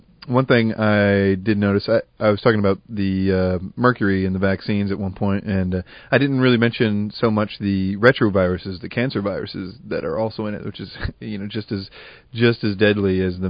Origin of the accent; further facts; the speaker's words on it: Nashville, Tennessee, United States; You know, I'm not exactly from the North Pole or anything. I'm from Nashville